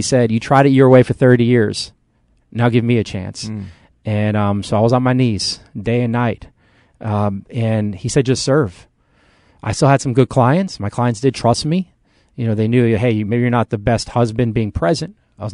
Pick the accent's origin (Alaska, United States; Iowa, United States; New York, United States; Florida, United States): New York, United States; New York City; also born or lived in Washington, D.C.; now in Charlotte, United States; Growing up in New York City, living in D.C., I need to get away from the rat race. So I moved to Charlotte sight unseen.